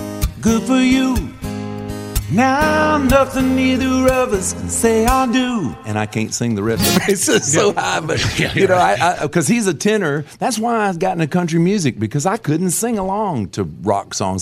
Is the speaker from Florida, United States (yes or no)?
yes; Florida, United States; I'm being from Florida. When I went to college, I listened to … every single night in my dorm